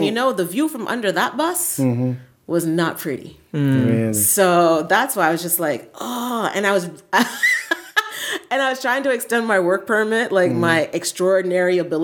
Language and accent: English; Canada; my whole fear about going into that was, you know, I'm Canadian.